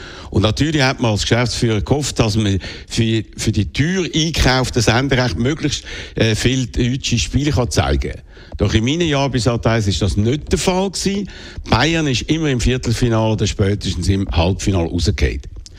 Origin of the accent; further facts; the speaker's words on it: Switzerland; ich als Schweizer Sat.1-Chef